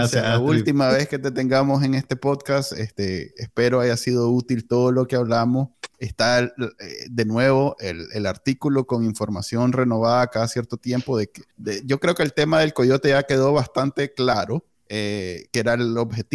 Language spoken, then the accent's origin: Spanish; Texas, United States; soy de Texas